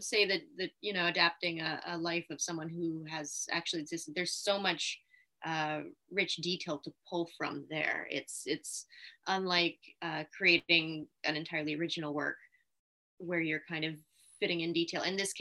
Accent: Canada; also born or lived in London, United Kingdom; I am Canadian, but did go to theater school briefly in London, so had the British accent kind of down

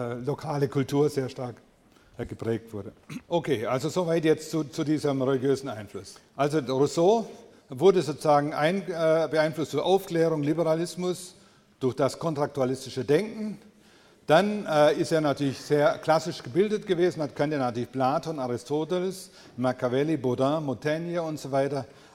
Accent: Blaubeuren, Baden-Württemberg, Germany; born there; Also ich bin in Blaubeuren geboren und er wohnte in so einem Nebenort.

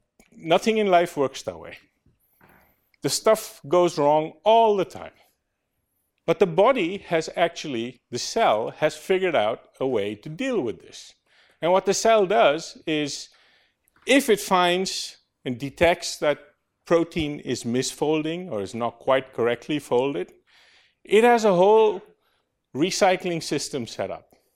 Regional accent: Netherlands; I come from the Netherlands.

